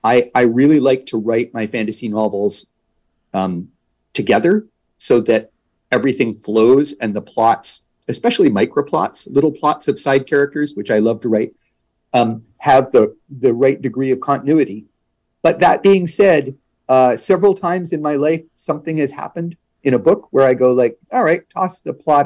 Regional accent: Rochester, New York, United States; But when you're from upstate New York, and I'm from Rochester, it's not that much of a change across the border. We spell defense with a C even in upstate New York.

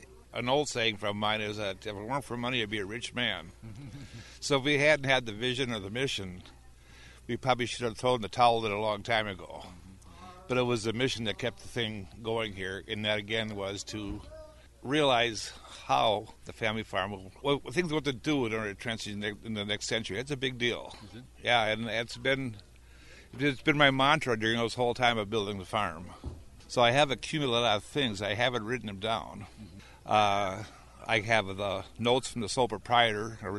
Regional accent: Roseville, Minnesota, United States; also born or lived in Shoreview; Grew up in Roseville and Shoreview, Minnesota, which at that time was more like this. It was more rural.

